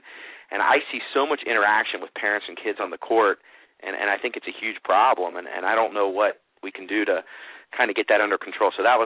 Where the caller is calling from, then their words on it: Cincinnati, Ohio, United States; I'm calling from Cincinnati, Ohio